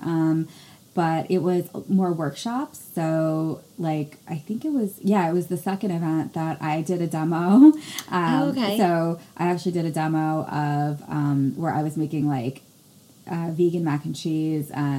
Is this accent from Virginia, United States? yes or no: no; New Jersey, United States; I actually wanted to have it in New Jersey, because I'm from New Jersey, I want to have an event here.